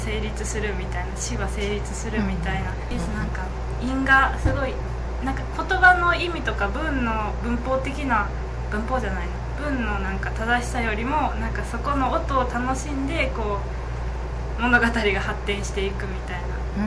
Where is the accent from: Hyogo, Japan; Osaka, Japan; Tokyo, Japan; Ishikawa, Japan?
Osaka, Japan; 大阪出身です。